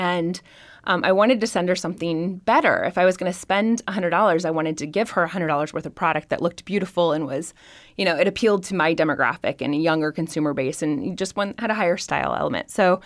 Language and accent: English; Indiana, United States; I'm from Indiana and it gets very cold.